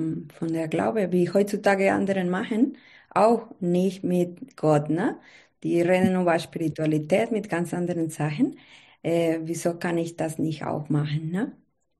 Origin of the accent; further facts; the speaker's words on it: Bogotá, Bogotá Capital District, Colombia; German is a second language; ich bin 34 Jahre alt, ich bin Kolumbianerin, da ich bin in Bogotá geboren, die Hauptstadt von Kolumbien.